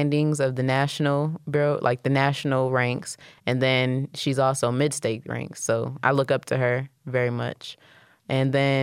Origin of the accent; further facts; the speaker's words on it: Detroit, Michigan, United States; And growing up in Detroit, we didn't have many options as to what to do.